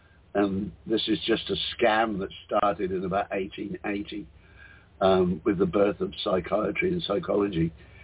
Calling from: Whitsunday Islands, Queensland, Australia; The Whitsunday Islands in Australia. So if you look at the map of Australia, around about 2 o'clock on the coast. So that's where I am.

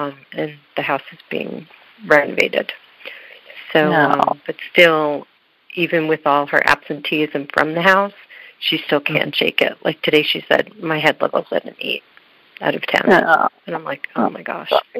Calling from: New York, United States; We're really from the south, but I'm calling in from New York.

